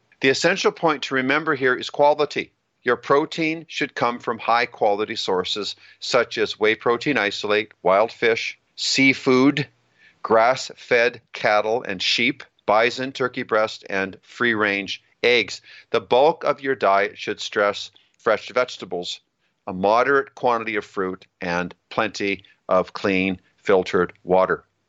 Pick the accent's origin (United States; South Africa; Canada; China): Canada; Alberta; also born or lived in British Columbia; I grew up in Alberta and British Columbia playing all the sports that Canada had to offer.